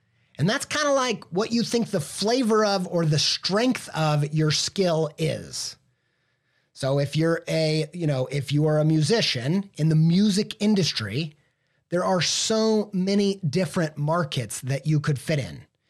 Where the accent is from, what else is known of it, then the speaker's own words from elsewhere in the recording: Indiana, United States; accent: Midwestern; No, I grew up not in the southern half of France, but southern Indiana.